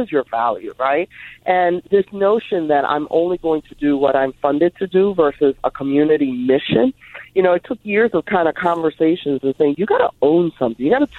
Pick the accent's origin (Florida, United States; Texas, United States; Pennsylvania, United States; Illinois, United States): Pennsylvania, United States; Philadelphia; I grew up in Hunting Park